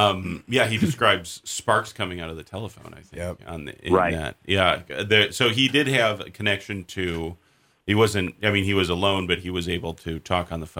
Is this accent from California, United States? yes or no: no; Minnesota, United States; I come from Minnesota originally, but usually I travel by airplane.